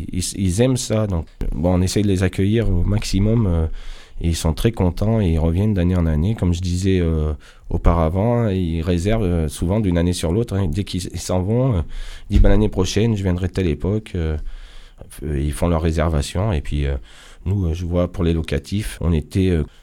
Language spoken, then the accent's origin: French; Toulouse, Occitanie, France; moved away; Donc, je venais de Toulouse, qui est une belle région aussi.